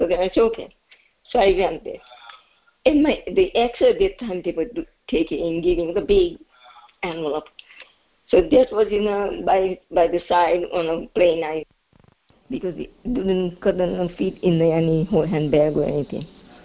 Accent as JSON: {"language": "English", "country": "India", "second_language": "English", "moved": "yes", "said": "the very first time in 1969, when I was coming from India to here, the first time, very first time. And so then, didn't know how to go and where to go and whatever. And I didn't know much English either."}